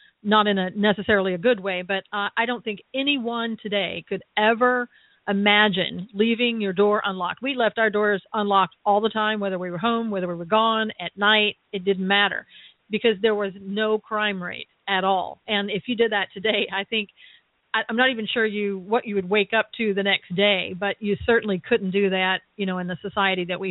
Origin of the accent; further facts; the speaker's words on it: North Carolina, United States; Now, I grew up in North Carolina, but the circumstances sound very similar to what you experienced.